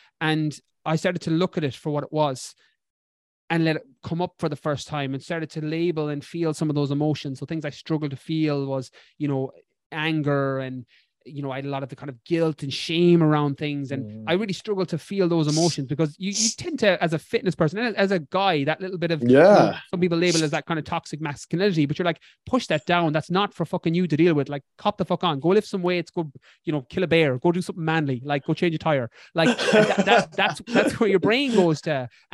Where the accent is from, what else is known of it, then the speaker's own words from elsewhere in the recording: Ireland; accent: Irish; Very long, peculiar name that I struggle with my Irish accent.